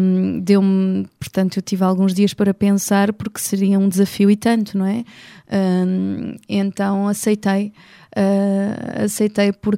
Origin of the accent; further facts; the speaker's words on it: Setúbal, Portugal; born there; pelo amor que eu tenho a Setúbal, minha terra natal, não é? Onde nasci e onde gosto sempre de voltar para sentir os seus cheiros vivamente